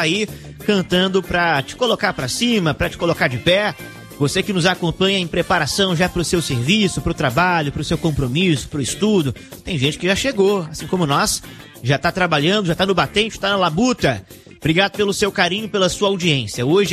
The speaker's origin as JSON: {"language": "Portuguese", "town": "Araguari", "region": "Minas Gerais", "country": "Brazil", "said": "Uberaba, lá em Minas Gerais. Eu sou de Araguari"}